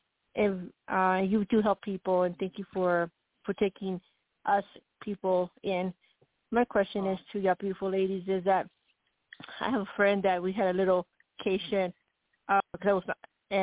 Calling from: Arizona, United States

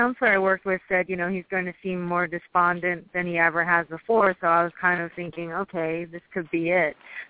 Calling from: Maryland, United States; Maryland.

